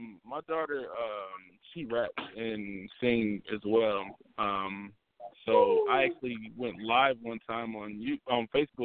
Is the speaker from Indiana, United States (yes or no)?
yes; Indianapolis, Indiana, United States; I'm from Indianapolis, Indiana.